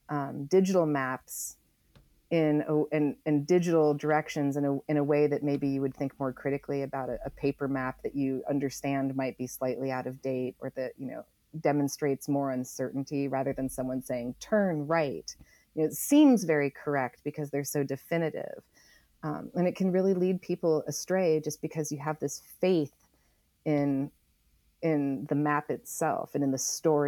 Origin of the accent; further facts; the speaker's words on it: Oregon, United States; The reason I went down the Applegate brother rabbit hole was because I am from Oregon, and I had heard Applegate, but I had never heard the story.